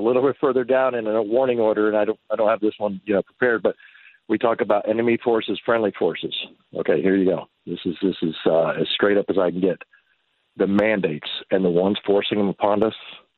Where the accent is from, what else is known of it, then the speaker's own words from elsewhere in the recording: Oklahoma, United States; You know, I'm from Oklahoma, Texas border. We get a tornado in this town.